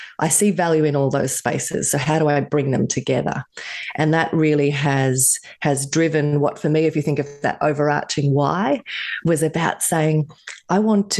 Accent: Australia; I grew up in Australia in a family that really our core values were around things like work ethic and independence and perspective and social justice.

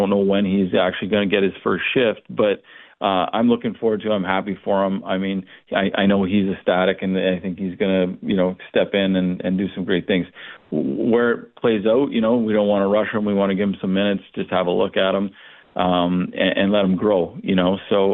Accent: Canada; as a Canadian, you just think, you know, he's the greatest

